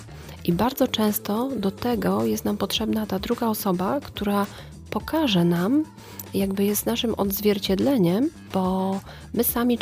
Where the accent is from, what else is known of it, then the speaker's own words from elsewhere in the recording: Bydgoszcz, Kuyavian-Pomeranian Voivodeship, Poland; now in Głogów, Poland; ja pochodzę z Bydgoszczy, w Głogowie, w okolicach Głogowa mieszkam 15 lat